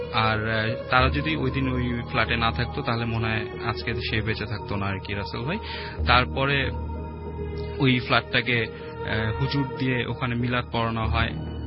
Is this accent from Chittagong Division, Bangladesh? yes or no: no; Mirpur, Dhaka Division, Bangladesh; মিরপুর থেকে এসেছি।